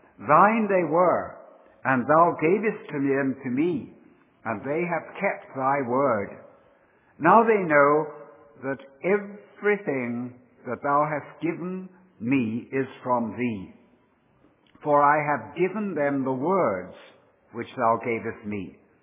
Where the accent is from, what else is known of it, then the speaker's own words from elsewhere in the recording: England, United Kingdom; moved away as an adult; now in United States; My wife was from Minnesota. I came from England.